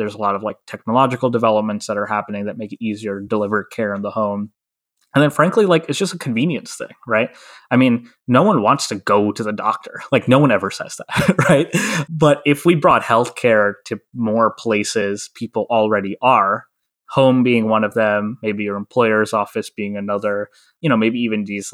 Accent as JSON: {"language": "English", "town": "New York City", "region": "New York", "country": "United States", "tie": "born or raised there", "said": "Okay, so I grew up in New York City and went to high school here."}